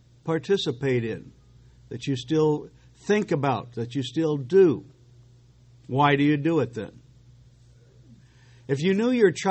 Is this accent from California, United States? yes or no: yes; California, United States; also born or lived in England; As an American traveling to England and spending 4 years in university there, I was kind of a unique thing. I came from California.